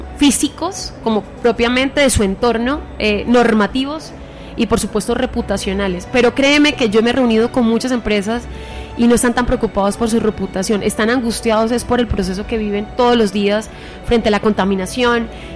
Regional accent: Cúcuta, Norte de Santander, Colombia; now in Bogotá, Colombia; y ya me siento bogotana, yo soy cucuteña, pero hablo como bogotana

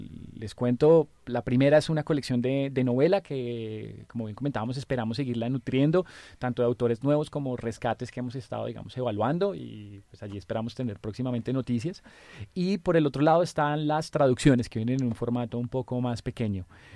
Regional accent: Bogotá, Colombia; Y da la casualidad de que Esteban es paisa y yo soy rolo.

